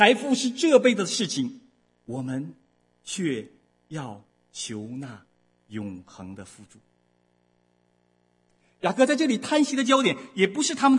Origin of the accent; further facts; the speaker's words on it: China; 作为我们中国人从大陆来的，你再清楚不过猫的好坏是怎样的。